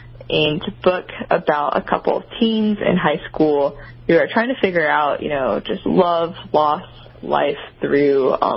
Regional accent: Wuhan, Hubei, China; because I said I was from Wuhan.

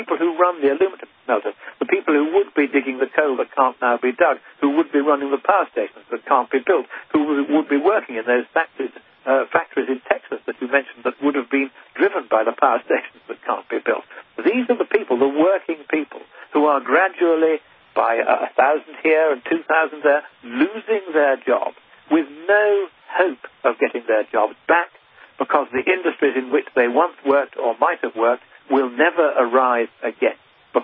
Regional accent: United Kingdom; And I'm sorry to, if you like, intervene as a Brit in U.S. politics.

